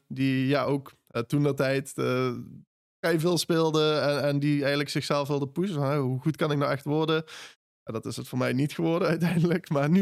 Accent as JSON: {"language": "Dutch", "town": "Maasbracht", "region": "Limburg", "country": "Netherlands", "said": "Ik ben 25 jaar oud, ik kom uit Maasbracht."}